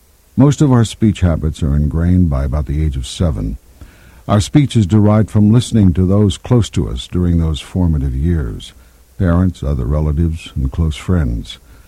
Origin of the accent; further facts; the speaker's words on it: Kansas City, Kansas, United States; I learned to love language at an early age as I grew up in Kansas City, Kansas, and more so when I started my acting career in Chicago.